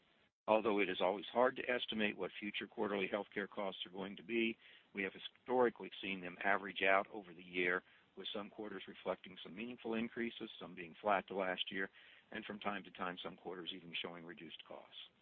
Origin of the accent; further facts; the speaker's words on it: Indiana, United States; I remember growing up in Indiana and hearing these types of giveaways